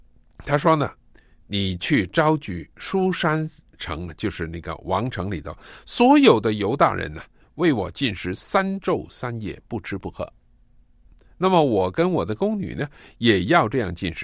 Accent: China; 我们是中国人，中国是一个曾经忧患的国家

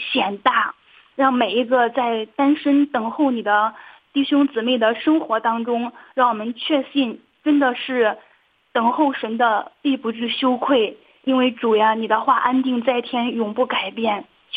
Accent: Henan, China; 我是河南的

